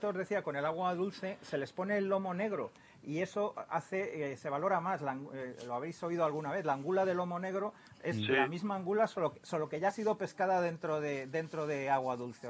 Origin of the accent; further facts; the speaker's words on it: Spain; en Europa los únicos que comemos angulas somos los españoles